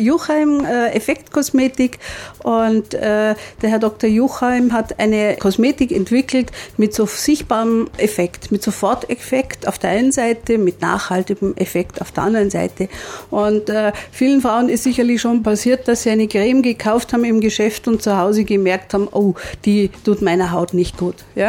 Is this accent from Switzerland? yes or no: no; Baden, Lower Austria, Austria; Ich komme aus Baden.